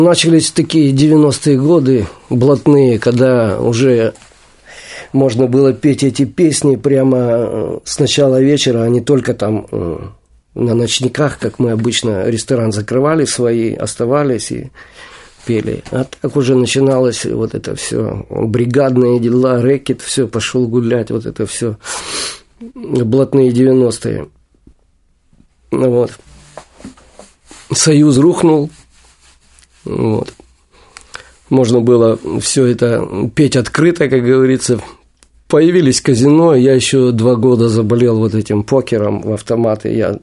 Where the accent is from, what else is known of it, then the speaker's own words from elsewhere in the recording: Kyiv, Ukraine; А в Киеве уже я плотно влез в такую систему, потому что это мой родной город